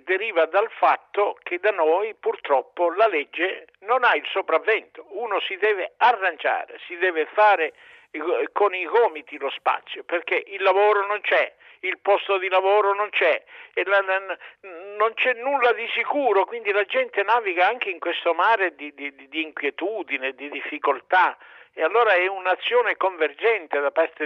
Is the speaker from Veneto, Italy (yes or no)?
no; Calabria, Italy; non possiamo più tollerare come calabresi